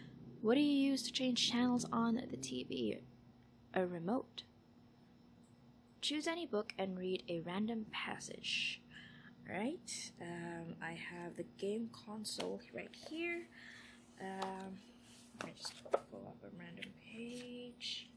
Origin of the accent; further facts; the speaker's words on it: Philippines; I come from the Philippines.